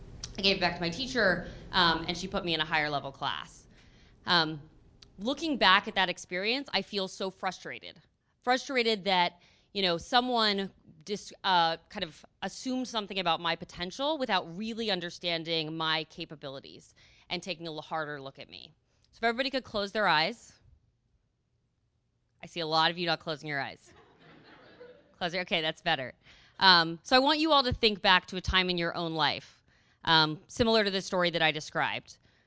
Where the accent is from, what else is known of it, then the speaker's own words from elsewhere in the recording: Atlanta, Georgia, United States; I grew up in Atlanta, I went to church